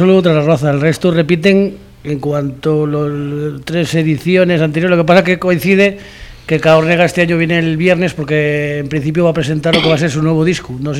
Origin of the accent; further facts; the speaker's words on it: Cantabria, Spain; Tiene su toque cantabricista, pues somos cántabros, sí, de pura cepa.